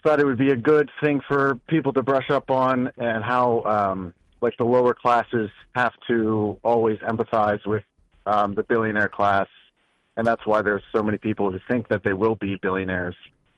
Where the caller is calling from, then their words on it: Pittsburgh, Pennsylvania, United States; Oh, wow. This is … from Pittsburgh.